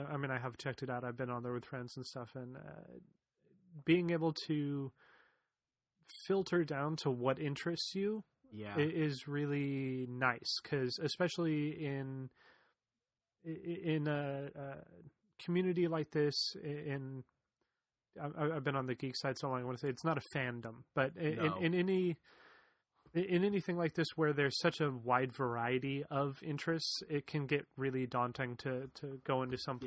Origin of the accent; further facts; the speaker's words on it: California, United States; And I know we're really kind of biased and lucky here because we come from the Bay Area